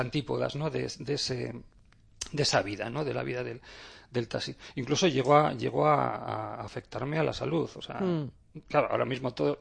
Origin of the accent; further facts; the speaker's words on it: Pobes, Basque Country, Spain; al lado de mi pueblo, al lado de Pobes, en un paraje fantástico que invito a todo el mundo a conocer